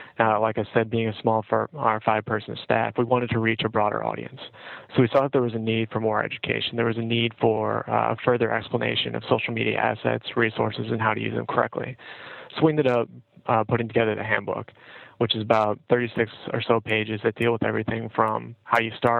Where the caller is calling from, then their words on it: Washington, District of Columbia, United States; and I'm calling from the Pentagon in Washington, D.C.